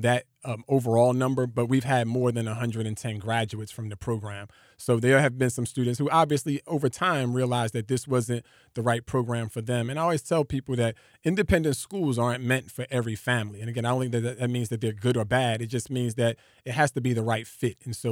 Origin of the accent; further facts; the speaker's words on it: Newark, New Jersey, United States; growing up in Newark, New Jersey, I definitely experienced some challenges, especially in school and out.